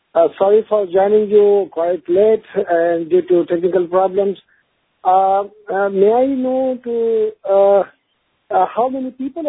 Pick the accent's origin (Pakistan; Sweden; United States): Pakistan; English is a second language; from Pakistan.